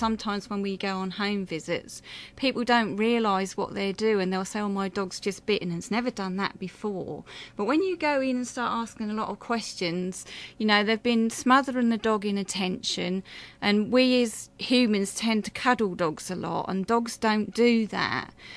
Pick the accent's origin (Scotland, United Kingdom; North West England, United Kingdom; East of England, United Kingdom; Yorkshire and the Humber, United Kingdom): East of England, United Kingdom; Ipswich; accent: Suffolk; I was born in Ipswich.